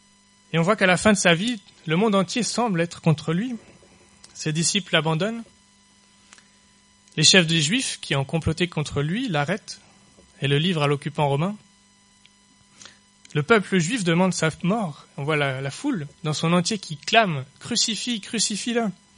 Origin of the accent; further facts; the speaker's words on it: France; Je suis français de l'étranger, donc je n'ai pas le droit de vote